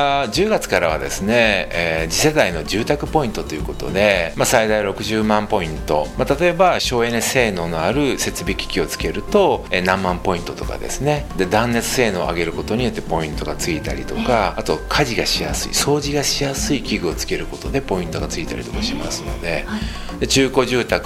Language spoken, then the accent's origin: Japanese; Hiroshima, Japan; 私の実家も西区のですね、まあ、目の前に海が見えるところにあるんですが、築35年で